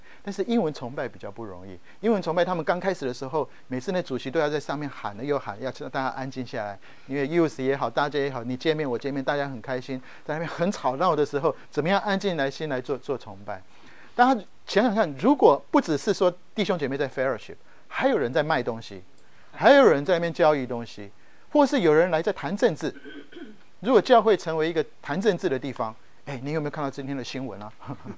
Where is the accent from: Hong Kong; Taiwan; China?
Taiwan; now in United States; 每次我记得小时候在台湾